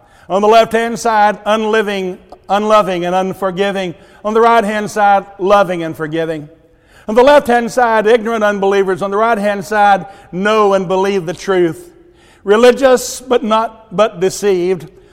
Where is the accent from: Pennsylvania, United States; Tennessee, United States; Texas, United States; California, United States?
Tennessee, United States; All right, I'm from Middle Tennessee, and my mother always called it Chester drawers.